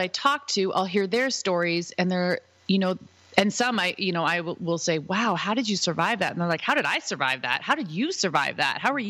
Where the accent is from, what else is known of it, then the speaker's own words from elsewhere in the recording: Ontario, Canada; When I was 6, my parents got separated, and I grew up in Ontario, Canada, so on the East Coast.